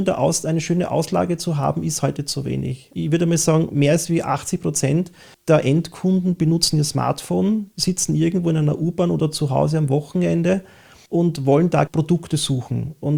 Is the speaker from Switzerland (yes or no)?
no; Vienna, Austria; Lieblingsmusik, typisch wienerisch, von … da wo ich herkomme, da gehöre ich hin.